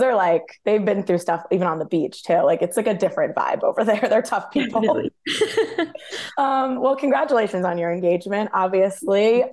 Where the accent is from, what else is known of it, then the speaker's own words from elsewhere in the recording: Westfield, New Jersey, United States; I'm from Westfield